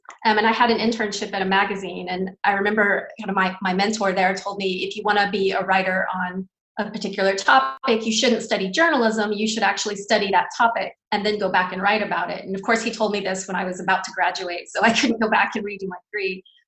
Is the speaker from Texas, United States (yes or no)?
yes; Texas, United States; just being a Texan in general.